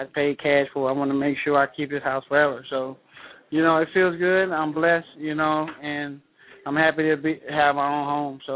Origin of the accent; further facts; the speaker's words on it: St. Louis, Missouri, United States; I'm from St. Louis. You know, I definitely love St. Louis. I got to say St. Louis because that's where my roots at. That's where I'm from.